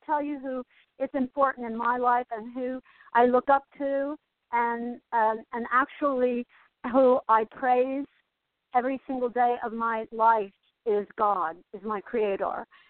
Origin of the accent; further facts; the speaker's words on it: Asbury Park, New Jersey, United States; also born or lived in San Diego; because I grew up in Asbury Park, and then I moved away, and I was away for a long time in California, in San Diego.